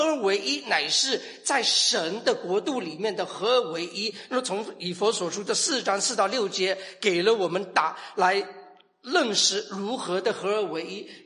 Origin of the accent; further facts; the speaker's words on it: Fujian, China; 反正你知道我福建人，我 F 跟 H 是很难念出来的